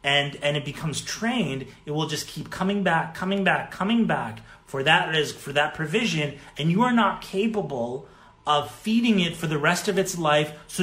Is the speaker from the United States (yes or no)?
no; Winnipeg, Manitoba, Canada; when I was a little kid growing up in Winnipeg